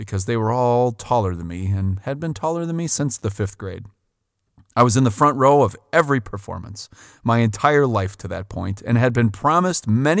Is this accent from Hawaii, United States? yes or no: no; Port Washington, New York, United States; Bill Ross is a legend in my hometown of Port Washington.